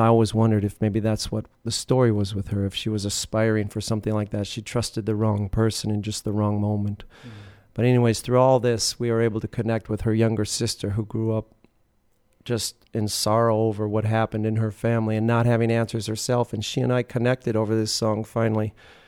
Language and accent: English; Waukesha, Wisconsin, United States; so I grew up in Waukesha, and we start Bodine's and have all this music.